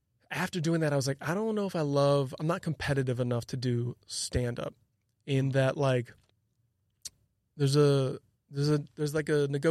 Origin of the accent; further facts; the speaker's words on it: Illinois, United States; And growing up outside Chicago, everything's indoors for the most part.